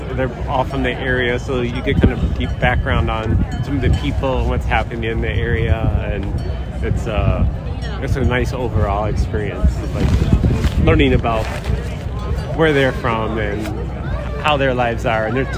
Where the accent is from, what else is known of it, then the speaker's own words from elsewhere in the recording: Wauwatosa, Wisconsin, United States; We're from Wauwatosa.